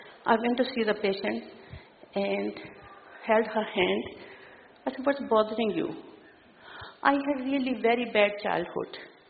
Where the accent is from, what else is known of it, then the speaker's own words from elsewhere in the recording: New Zealand; I'm from New Zealand. Professionally, I'm a nurse.